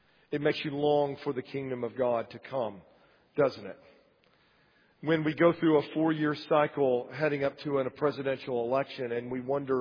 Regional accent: Lakeland, Florida, United States; I'm from Lakeland, Florida, and so therefore I am a lifetime Tigers fan.

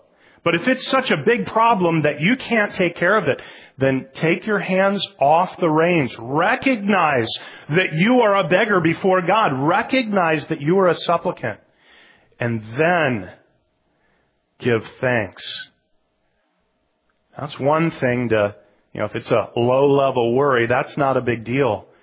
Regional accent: Iowa, United States; I'm from Iowa originally, and the first time I was in New York City was back in 1990.

